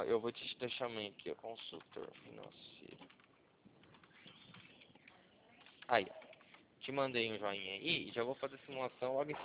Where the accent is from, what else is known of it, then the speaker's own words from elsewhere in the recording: Cornélio Procópio, Paraná, Brazil; Ó, eu sou de Cornélio Procópio, tá?